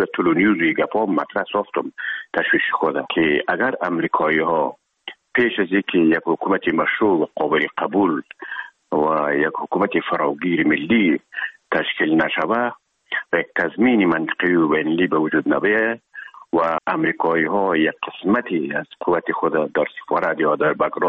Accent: Herat, Afghanistan; خودمان از هرات که آمدیم به اکادمی نظامی

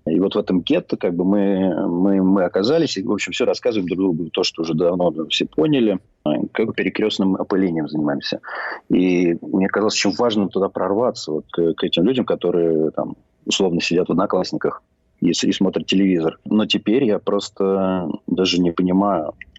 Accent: Moscow, Russia; born there; я родился в Москве, у моих родителей высшее образование, они вообще художники

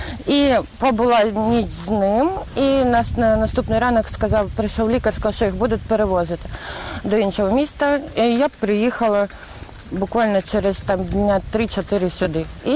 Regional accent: Toretsk, Donetsk Oblast, Ukraine; Я з Донецької області, міста Торецьк.

